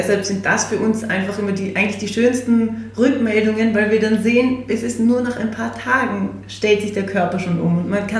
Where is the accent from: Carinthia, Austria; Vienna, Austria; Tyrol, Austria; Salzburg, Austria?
Salzburg, Austria; Wir sind in Salzburg aufgewachsen